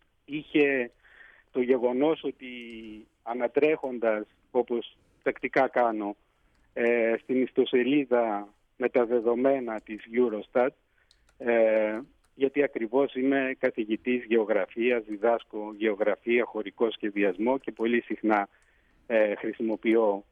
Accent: Lesbos, North Aegean, Greece; πράγματι όντας ο ίδιος Έλληνας της Λέσβου και η πρόγονή μου έτσι, και έχοντας γεννηθεί και ζώντας μετά από χρόνια απουσίας πάλι στην πατρίδα μου

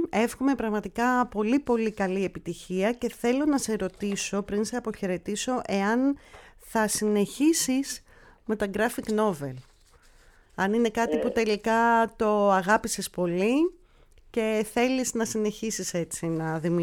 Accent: Greece; αλλά έχουμε βρει τη θέση μας ως ελληνικά κόμιξ, ως Έλληνες σκητσογράφοι στο εξωτερικό.

